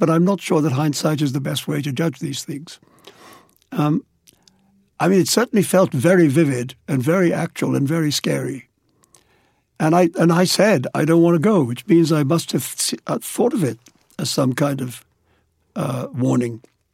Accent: India; growing up in India and being surrounded by a literature composed of fantastic tales

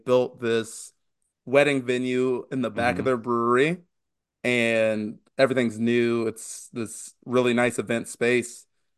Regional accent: Indianapolis, Indiana, United States; I love following Brian because we are both from Indy.

